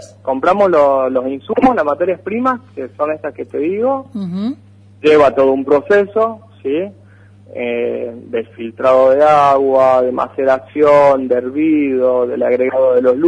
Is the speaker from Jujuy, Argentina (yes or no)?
yes; Jujuy, Argentina; No soy de la ciudad. Soy jujeño. De origen de Jujuy, y de ahí, bueno, viví en distintas partes, y hace 3 años, 4 años, que ya nos instalamos aquí en Tucumán, yo con mi familia, ¿no?, mis hijos y mi mujer.